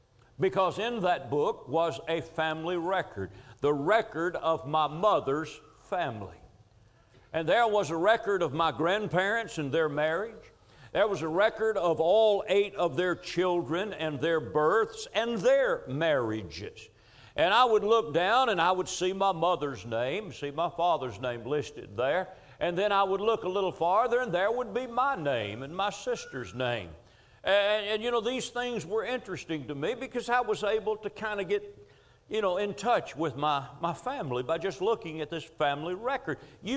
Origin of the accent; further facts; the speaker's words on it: Kentucky, United States; I've talked to several of you about where I grew up down in Rockcastle County, Kentucky, and some of you are very familiar with that part of the country.